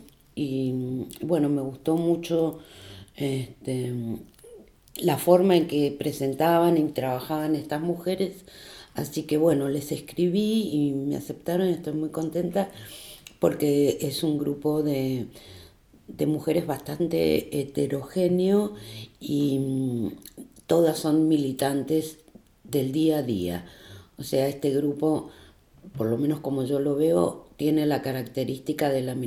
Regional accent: Argentina; now in Berlin, Germany; soy documentalista argentina

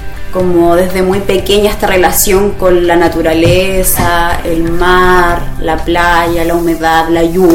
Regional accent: Valdivia, Los Ríos, Chile; Sureña también, soy de Valdivia

